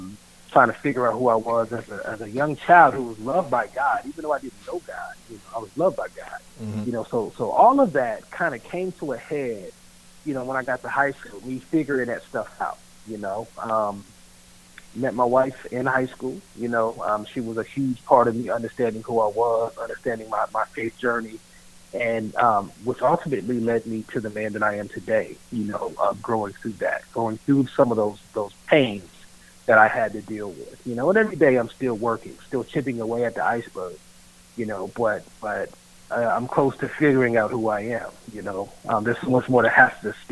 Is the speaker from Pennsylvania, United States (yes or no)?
no; Dayton, Ohio, United States; man. I'm just a 40-year-old man who was born and raised in Dayton, Ohio. To me, I think it's the greatest city on the planet.